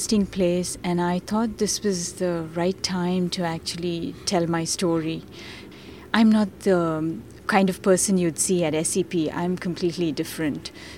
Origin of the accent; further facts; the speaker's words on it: India; English is a second language; moved away as an adult; I grew up in India, and I have a degree not in computer science, but in chemical engineering.